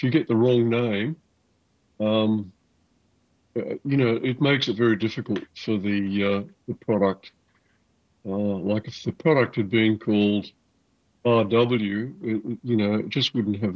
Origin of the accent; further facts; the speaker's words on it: Australia; I'm Australian, I'm proud of it, and I'll push Australian however hard that I can, wherever possible.